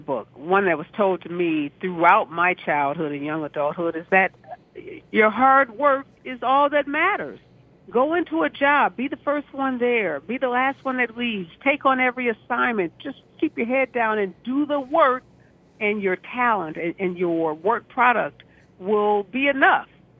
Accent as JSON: {"language": "English", "town": "St. Louis", "region": "Missouri", "country": "United States", "said": "And I'm from the Midwest here. I'm from St. Louis. So I pride myself on being an incredible hard worker."}